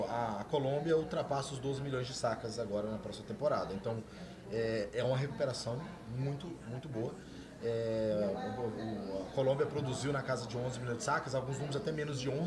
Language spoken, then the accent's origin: Portuguese; Espírito Santo, Brazil; Eu sou capixaba